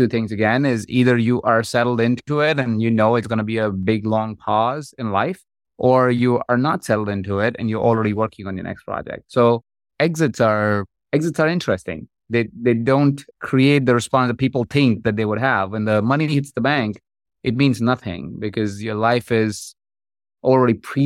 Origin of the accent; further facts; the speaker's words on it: India; okay, I grew up in India. That's where I'm from.